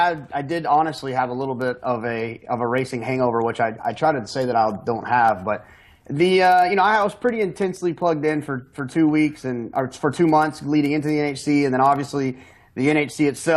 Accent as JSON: {"language": "English", "town": "Euless", "region": "Texas", "country": "United States", "tie": "born or raised there", "lives_now": "Austin, United States", "said": "I'm actually in my hometown of Euless, Texas, right outside of Dallas."}